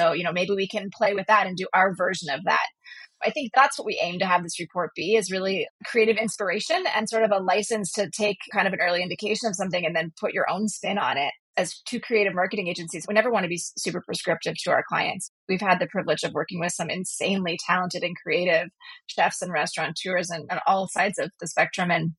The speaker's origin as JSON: {"language": "English", "town": "Pittsburgh", "region": "Pennsylvania", "country": "United States", "said": "And I'm from Pittsburgh and I let it happen. So there's a little east-west part of the state thing happening."}